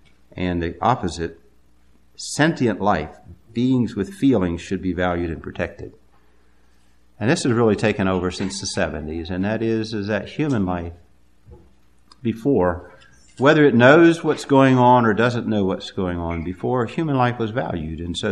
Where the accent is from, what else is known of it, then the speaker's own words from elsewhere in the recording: the South, United States; I did grow up in the South, and I grew up in the Bible Belt, and I went to public school.